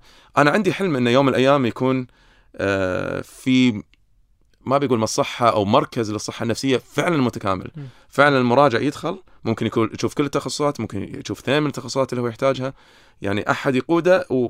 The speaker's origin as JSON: {"language": "Arabic", "country": "Kuwait", "said": "ولما رديت الكويت كنت هم أنا غريب، لأن أنا كويتي بس ما أتكلم كويتي عدل"}